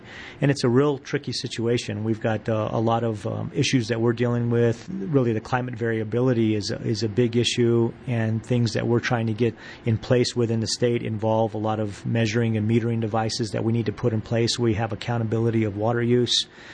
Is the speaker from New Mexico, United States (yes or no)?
yes; Albuquerque, New Mexico, United States; I'm a new, native New Mexican. I was born in Albuquerque. I went to school here. I went to college in New Mexico. You know, it's my home state.